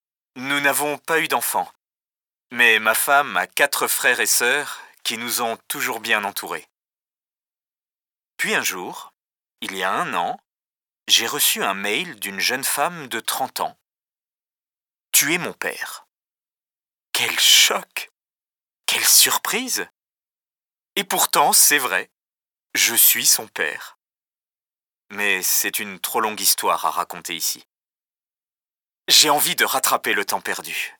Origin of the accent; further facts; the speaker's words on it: Clermont-Ferrand, Auvergne-Rhône-Alpes, France; also born or lived in Paris; Je suis né à Clermont-Ferrand, j'ai grandi dans une famille d'ouvriers. Mes parents ont travaillé toute leur vie chez Michelin. Moi, je suis parti à Paris pour faire des études. Ensuite, je suis revenu à Clermont-Ferrand